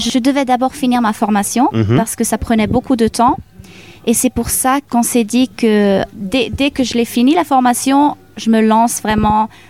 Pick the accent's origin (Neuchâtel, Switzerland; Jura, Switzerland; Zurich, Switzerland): Zurich, Switzerland; born there; Et moi, je suis née à Zurich et j'habite à Zurich.